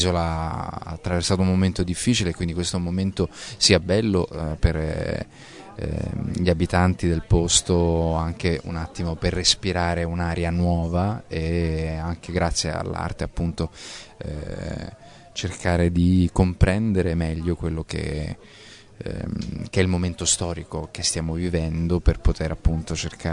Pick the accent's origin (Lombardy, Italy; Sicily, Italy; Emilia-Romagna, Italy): Sicily, Italy; da siciliano è un piacere